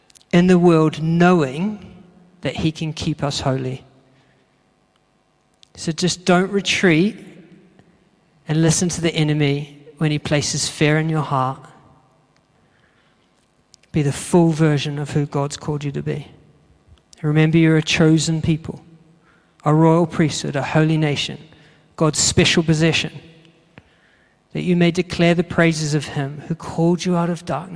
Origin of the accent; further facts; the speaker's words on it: New Zealand; accent: New Zealand; moved away; I came from New Zealand, if you didn't know. My accent sort of gives it away, doesn't it?